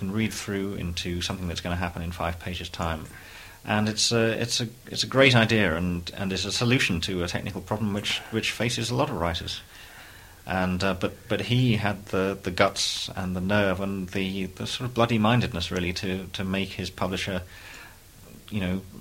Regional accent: United Kingdom; I'm as British as they come. You know, I'm British through several generations. I only speak the one language

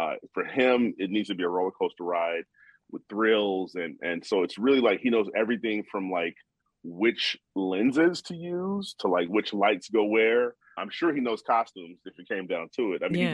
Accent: Chicago, Illinois, United States; You know, I'm from Chicago.

